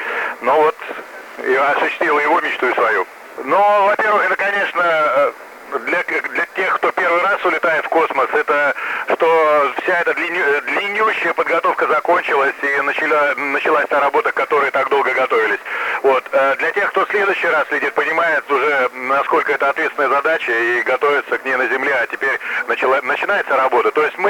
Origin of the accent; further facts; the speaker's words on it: Star City, Moscow Oblast, Russia; born there; поэтому я родился в Звездном городке